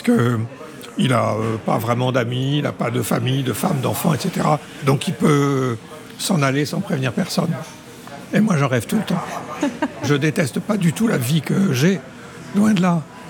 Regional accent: Tours, Centre-Val de Loire, France; born or raised there; also born or lived in Paris

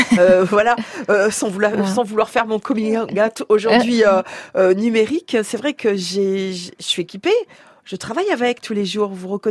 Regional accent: Brittany, France; chez nous en Bretagne

